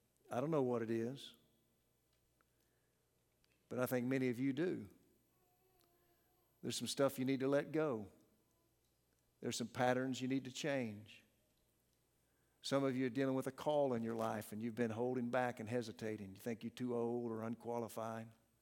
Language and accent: English; Pawhuska, Oklahoma, United States; I grew up in Pawhuska, a town about like Medill. And my dad owned a gas station.